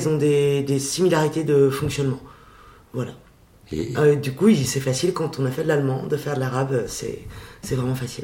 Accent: Brittany, France; comme moi je suis bretonne, je sais qu'en Bretagne, il y a des chantiers navals.

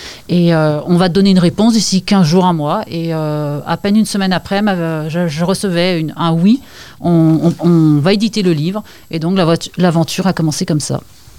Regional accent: Concarneau, Brittany, France; born there; Ah, parce que je suis née ici, je suis née à Concarneau dans le Finistère.

